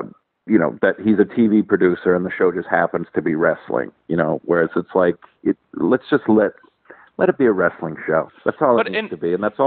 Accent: Rhode Island, United States; Like I said, I'm from Rhode Island, so it was always very sentimental for me.

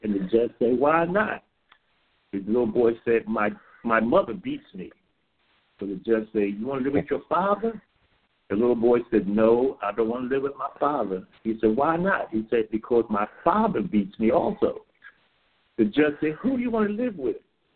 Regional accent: Philadelphia, Pennsylvania, United States; I came to this town in 1972. I'm not from this town. I'm from Philadelphia. But I came here by the way of the United States Air Force.

